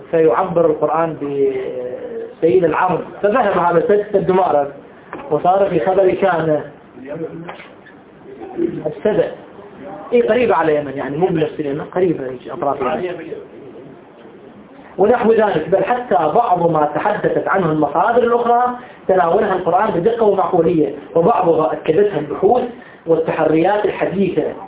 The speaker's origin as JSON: {"language": "Arabic", "country": "Iraq", "said": "أنا عراقي وشيعي"}